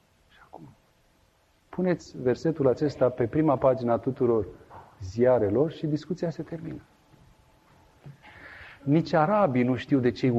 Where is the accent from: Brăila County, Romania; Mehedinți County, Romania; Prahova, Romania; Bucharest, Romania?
Bucharest, Romania; La noi, la margine de București, se spune de bășcălie.